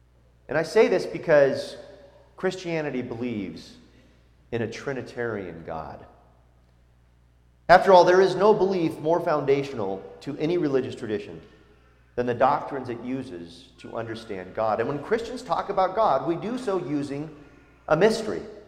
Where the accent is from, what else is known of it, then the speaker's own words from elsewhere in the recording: Mendocino, California, United States; Now, I grew up in Mendocino.